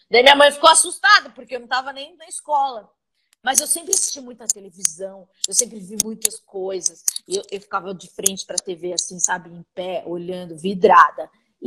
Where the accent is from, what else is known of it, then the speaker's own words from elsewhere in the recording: São Paulo, Brazil; eu sou do Capão Redondo, minha família tem pouquíssimos recursos.